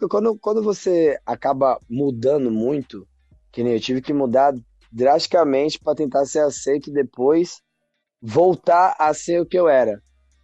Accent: Taboão da Serra, São Paulo, Brazil; Eu achava que Taboão da Serra era um bagulho e minha quebrada era o meu limite.

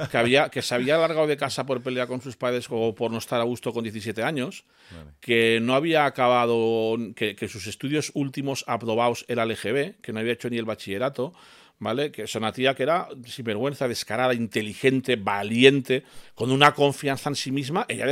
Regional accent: Galicia, Spain; Porque yo que soy gallega, no me gustan los huevos y las ensaladas y los chorizos de Madrid.

